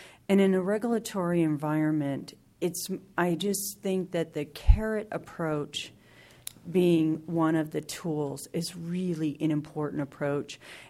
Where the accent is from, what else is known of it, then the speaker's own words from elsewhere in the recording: Watsonville, California, United States; I live in Watsonville, the city proper. Thank you for being in my hometown.